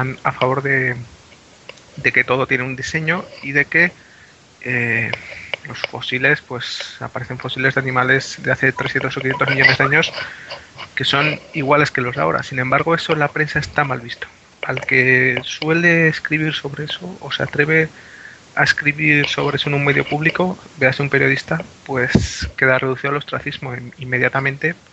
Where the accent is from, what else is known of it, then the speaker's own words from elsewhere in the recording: Spain; hablo de España, que es el lugar, vamos, en mi país, es el lugar que conozco